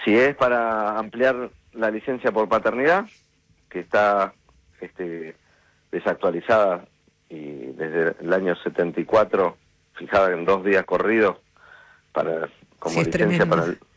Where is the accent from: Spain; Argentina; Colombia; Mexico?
Argentina; yo soy argentino, vivo en la Argentina